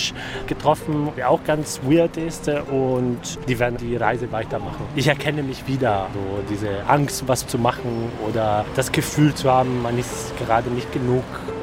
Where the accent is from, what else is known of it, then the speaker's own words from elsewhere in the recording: Venice, Veneto, Italy; now in Berlin, Germany; Ich komme aus Venedig. Ich wohne in Berlin seit 12 Jahren